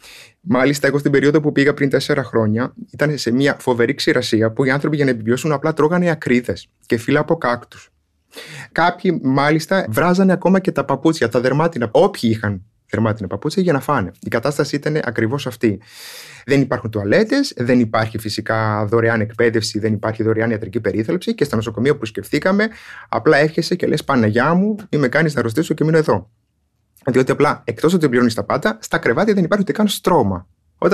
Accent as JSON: {"language": "Greek", "region": "Crete", "country": "Greece", "said": "Εγώ κατάγομαι από το Ηράκλειο της Κρήτης, από ένα ορεινό χωριό, στο οποίο επιστρέφω πολύ συχνά, όταν μπορώ τουλάχιστον, από τον προφήτη Ηλία. Εκεί συντοπίτης μου είναι ο Πατριάρχης Αλεξανδρίας και Πάσης Αφρικής, Θεόδωρος ο Δεύτερος"}